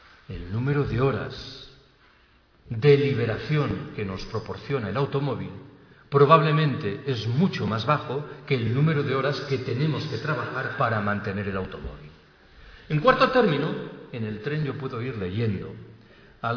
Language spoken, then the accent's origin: Spanish; Galicia, Spain; Yo soy gallego. En Galicia me gustaría poder afirmar que hay un proyecto de construcción de una línea de alta velocidad.